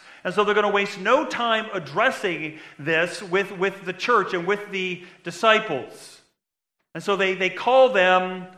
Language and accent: English; United States; Hey, listen, I am an American. Born and raised